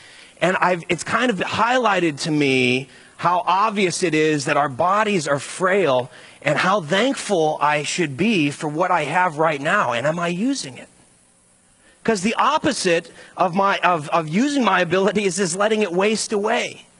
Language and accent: English; Ireland; I'm Irish. I couldn't forget to mention this.